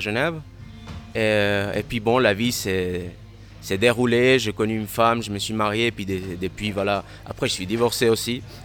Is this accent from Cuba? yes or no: yes; Cuba; French is a second language; now in Switzerland; Ouais, je suis d'origine cubaine. En fait, je suis arrivé en Suisse en année 2000. Donc ça fait 14 ans déjà. J'habite en Suisse et voilà l'accent. J'arrive toujours pas à enlever.